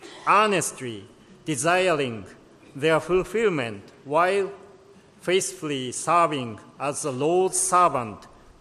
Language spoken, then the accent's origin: English; Japan; So today I'm from Japan, so I want to share the situation in Japan.